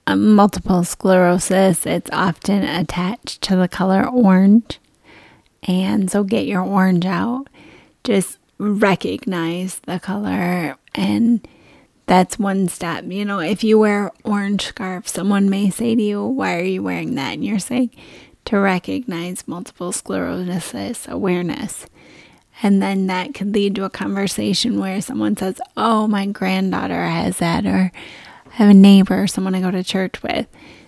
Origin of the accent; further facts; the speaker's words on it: Michigan, United States; I'm from Michigan. Forgive me, when I get sun, I want to be out there as much as possible.